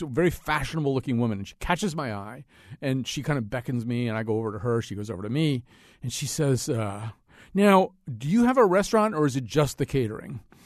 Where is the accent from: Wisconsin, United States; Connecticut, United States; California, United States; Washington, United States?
Connecticut, United States; Hartford; I'm from Hartford. I'm insecure